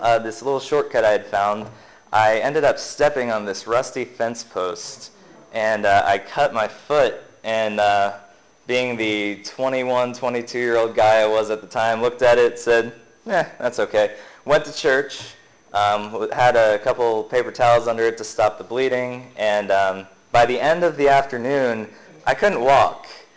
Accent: Pennsylvania, United States; moved away; I'm a transplant from Pennsylvania, and one of the places in Pennsylvania that I lived for 4 years was Penn State University

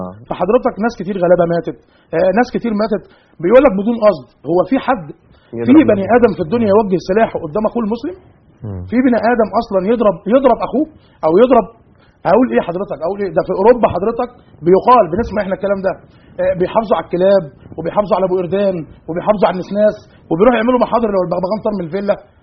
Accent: Egypt; احنا ناس مصريين وبنحب هذا البلد والحمد لله ان احنا مصريين الحمد لله ان احنا مسلمين

